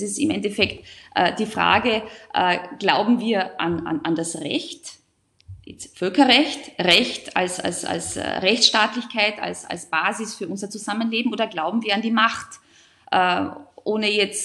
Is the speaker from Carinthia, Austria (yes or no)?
yes; Carinthia, Austria; Wir sind die meiste Zeit irgendwo halt jemand mit Migrationshintergrund. Es ist ja ganz egal, ob das jetzt Salzburg, Vorarlberg oder eben ich als Kärntner Slowenien ist.